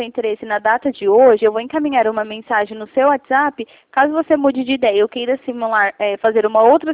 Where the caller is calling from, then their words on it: Jundiaí, São Paulo, Brazil; Eu sou aqui de Jundiaí.